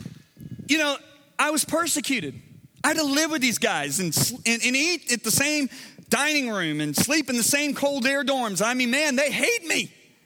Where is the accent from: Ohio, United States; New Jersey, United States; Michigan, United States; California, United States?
Michigan, United States; now in Dallas, United States; I was raised in Michigan. So I'm not a Dallas Cowboy fan.